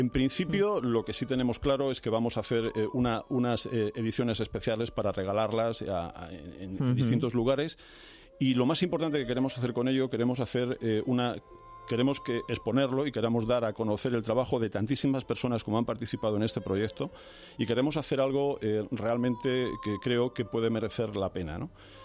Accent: Alcalá de Henares, Community of Madrid, Spain; Piensa que nosotros somos de Alcalá de Henares y bueno, queremos darlo a conocer

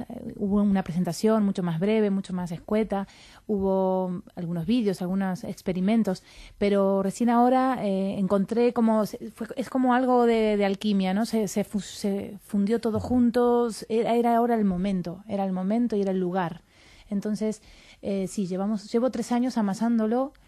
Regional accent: Argentina; accent: Argentine; justo ahora que necesito mi acento argentino no viene.

